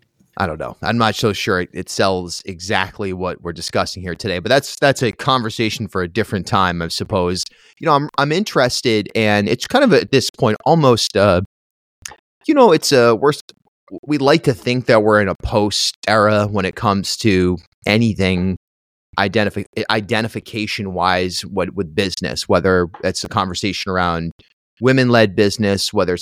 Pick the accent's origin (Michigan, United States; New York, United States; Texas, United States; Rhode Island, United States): Rhode Island, United States; Charlestown; I grew up in Charlestown.